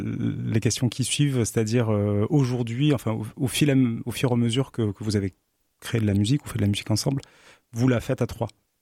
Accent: Toulouse, Occitanie, France; Parce que je viens moi-même de Toulouse

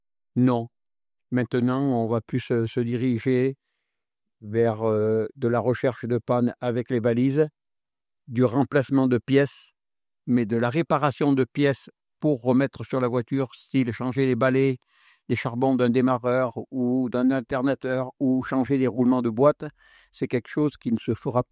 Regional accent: Auvergne-Rhône-Alpes, France; Je suis né près de Valence. J'ai passé donc 15 ans, jusqu'à mes 15 ans dans une ferme avec mon père, mon frère, mes sœurs, ma mère.

